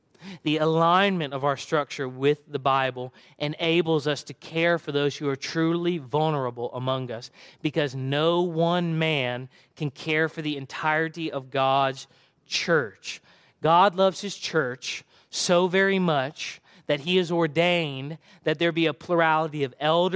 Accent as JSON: {"language": "English", "region": "Alabama", "country": "United States", "said": "Barbara is from my home state of Alabama."}